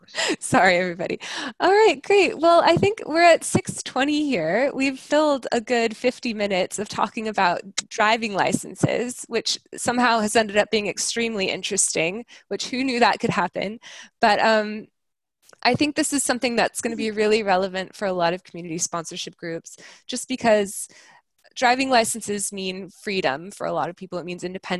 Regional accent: United States; I'm from America, where we drive on the same side as Syria.

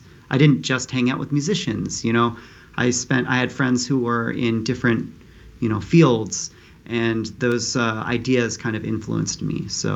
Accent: Santa Cruz, California, United States; So I got to play in the youth orchestra in my hometown in Santa Cruz, California.

